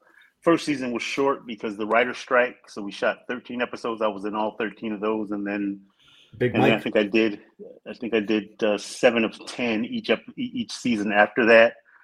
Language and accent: English; Compton, California, United States; I grew up in Compton